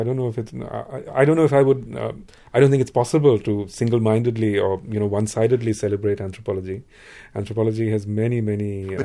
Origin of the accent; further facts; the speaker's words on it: India; now in United States; I'm an Indian citizen, so I don't vote here, but my wife is American.